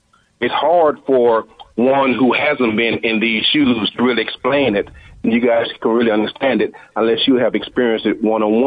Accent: Louisiana, United States; Just like back in the South, I'm born and raised in Louisiana, and growing up, that was a real big issue as far as racism is concerned.

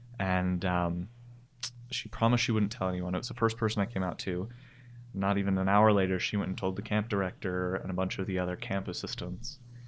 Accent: St. George, Utah, United States; also born or lived in Orem; I'm 22. I was born and raised in St. George, Utah. And got out of that town because it's too hot and too small. Moved to Orem for a couple years and then decided to move to a smaller town of only about 8,000 people.

